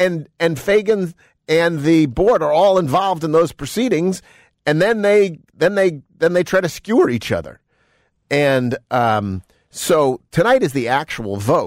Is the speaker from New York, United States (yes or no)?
yes; Buffalo, New York, United States; You know, I say I'm from Buffalo, and the truth is I am from Buffalo, but I have become soft over the years